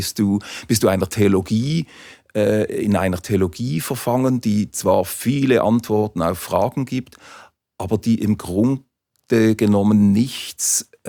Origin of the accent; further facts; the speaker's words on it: Basel, Basel-Stadt, Switzerland; Als Basler waren mir die berndeutsche Gedichte viel weiter weg.